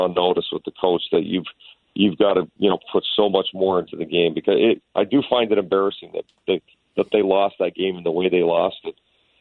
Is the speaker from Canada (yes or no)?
yes; Edmonton, Alberta, Canada; went to the Edmonton Oilers. I grew up as a season ticket holder there.